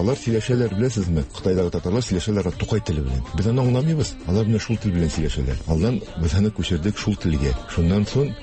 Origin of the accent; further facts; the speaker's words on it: Kazan, Tatarstan, Russia; Мин үзем Казан җегете. Тудым, үстем Идел районында. Беркая күчмәдем Идел районыдан.